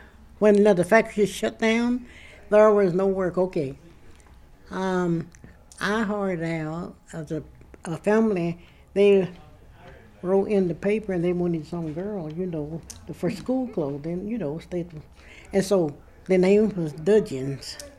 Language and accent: English; Huntsville, Alabama, United States; When we grew up, we could go to this show over here, and we could sit in the balcony, or we could sit downstairs. And this is the truth. Okay? We could go into the stores over here in Huntsville